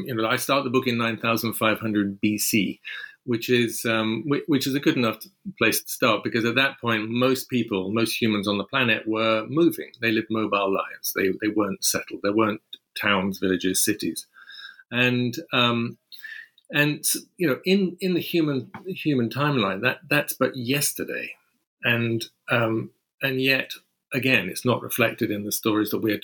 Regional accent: London, United Kingdom; born there; I'm a Londoner. I was born in London.

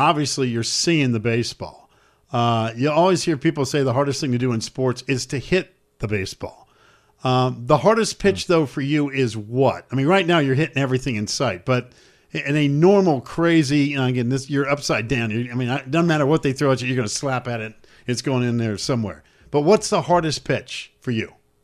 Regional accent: Winston-Salem, North Carolina, United States; Gavin, you guys hit only 10 home runs last week in my hometown of Winston-Salem.

